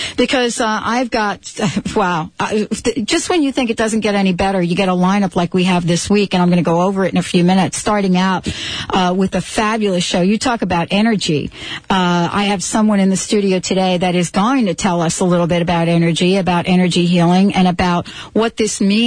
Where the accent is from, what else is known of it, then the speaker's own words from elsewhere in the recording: New Jersey, United States; Well, I'm from Jersey.